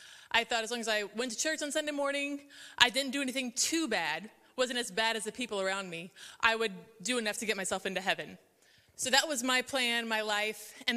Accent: Missouri, United States; I'm actually originally from Missouri. I met Winston and his wife and his team there. I grew up in Missouri in a Christian home.

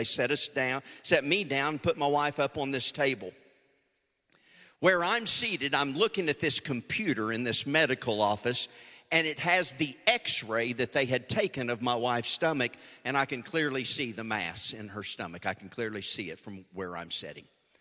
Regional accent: Enid, Oklahoma, United States; now in Conway, United States; We got a plan that I'm from Enid. I'm living in Conway, Arkansas at this time, or Nashville

